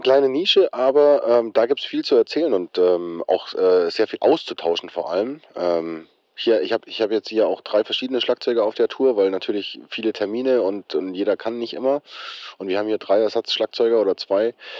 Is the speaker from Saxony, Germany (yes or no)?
no; Bavaria, Germany; now in Hamburg, Germany; Ich bin auch ein Bayer in Hamburg.